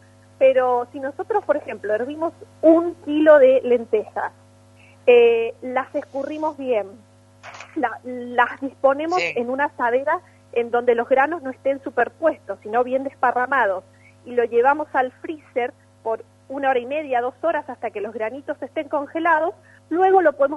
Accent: Misiones, Argentina; accent: Misiones; now in Valeria del Mar, Argentina; Yo vivo actualmente en Valeria del Mar, pero soy de Misiones, sí. Originaria de Misiones.

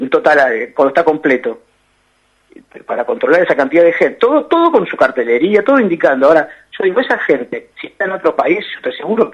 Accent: Argentina; asumamos las responsabilidades que nos tocan como argentinos de vivir en un país con leyes.

